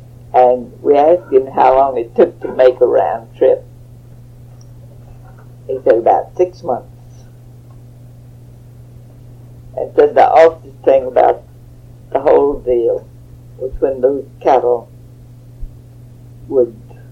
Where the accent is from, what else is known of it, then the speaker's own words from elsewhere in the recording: Beeville, Texas, United States; I grew up in Beeville. My daddy had a store, and a dry goods store, well, more of a general store.